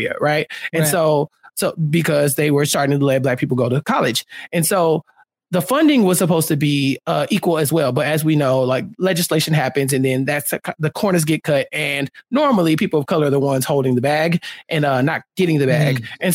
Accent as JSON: {"language": "English", "region": "Texas", "country": "United States", "said": "So I'm from Texas, right? And football is such a big deal here"}